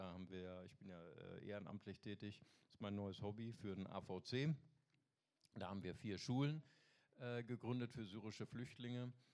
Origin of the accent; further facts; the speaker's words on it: Bonn, North Rhine-Westphalia, Germany; Wir kommen ja aus Bonn.